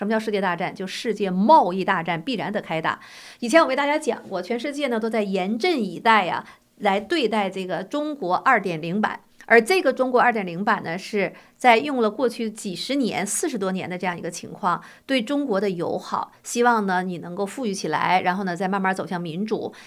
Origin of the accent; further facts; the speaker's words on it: United States; 可是我们美国人呢，我们自己会不会受益？